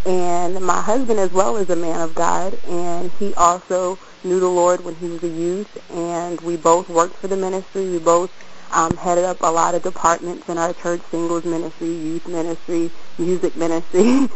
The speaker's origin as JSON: {"language": "English", "region": "North Carolina", "country": "United States", "said": "I'm from North Carolina."}